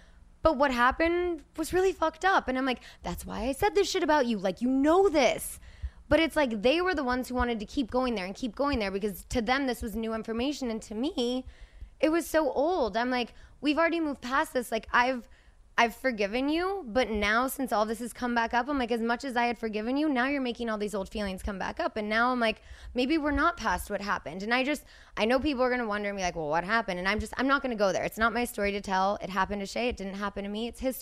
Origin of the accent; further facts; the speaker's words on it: Azusa, California, United States; I grew up in Azusa